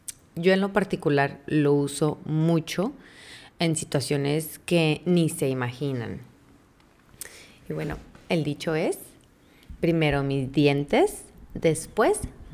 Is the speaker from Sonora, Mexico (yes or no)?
yes; Sonora, Mexico; Es curiosa, nada más decía que curiosamente de Sonora, que yo soy de Sonora, entonces imagínense.